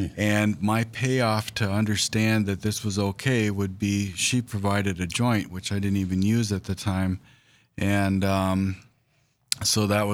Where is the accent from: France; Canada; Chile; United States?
United States; Williston, North Dakota; I grew up in Williston, North Dakota. We moved around a little bit before settling there when I was about in second grade, and then stayed there until through graduation, and then I haven't been back much since.